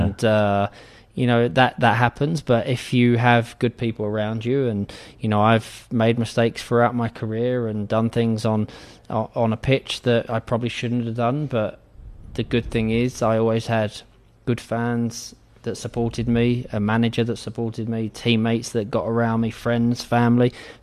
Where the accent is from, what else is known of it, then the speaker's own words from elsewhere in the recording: London, United Kingdom; You know, I'm from the part of London, I'm from East London.